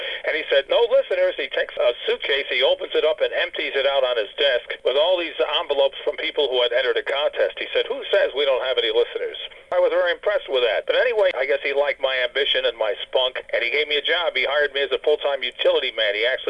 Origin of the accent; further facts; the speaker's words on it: Hartford, Connecticut, United States; I really wanted to work at a Hartford station because I came from Hartford.